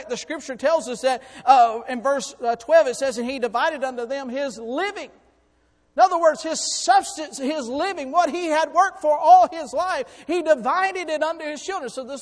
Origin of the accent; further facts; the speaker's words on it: McDavid, Florida, United States; also born or lived in Enterprise, Alabama; I'm originally from Florida. I am from a little town called Mac David, Florida. I was born in Alabama, in Enterprise, Alabama, Boll Weevil country.